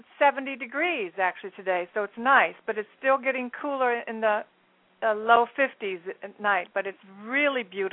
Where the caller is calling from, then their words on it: New York City, New York, United States; No, I'm in New York City.